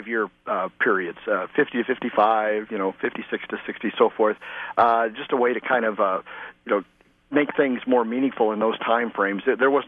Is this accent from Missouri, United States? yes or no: yes; Kansas City, Missouri, United States; born there; Actually, I was born in Kansas City, Missouri.